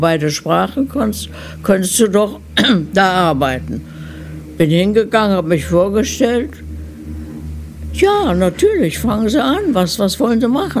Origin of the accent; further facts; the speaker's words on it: Düsseldorf, North Rhine-Westphalia, Germany; born there; Also ich bin im Düsseldorfer Krankenhaus geboren, aber wir lebten, mein Großvater war ein sehr reicher Mann … in Breslau, er war Geheimrat als Jude, er war Jude